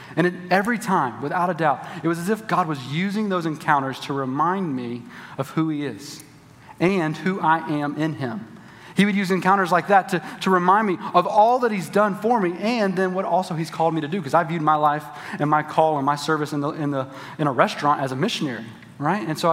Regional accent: Louisiana, United States; growing up in South Louisiana, like, we didn't have sunrises like this. Like growing up in South Louisiana, we had heat and humidity.

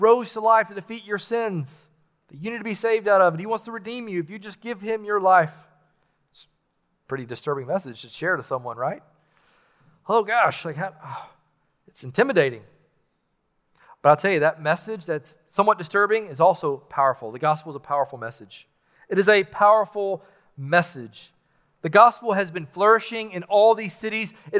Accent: United States; I'm American. I'm voting.

